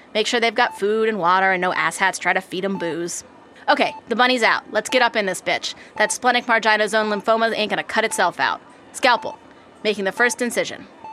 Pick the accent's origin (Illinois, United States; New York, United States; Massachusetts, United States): Massachusetts, United States; Somerville; I'm from Somerville.